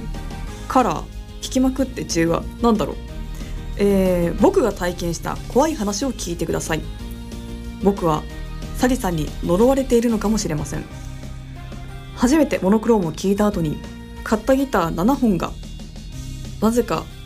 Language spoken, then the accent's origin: Japanese; Chiba, Japan; なんか自分千葉なんですけど